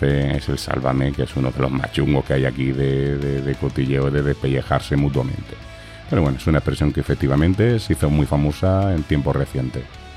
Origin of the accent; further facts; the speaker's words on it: Granada, Andalusia, Spain; now in Catalonia, Spain; yo, siendo de Granada, siendo del sur de España, de Andalucía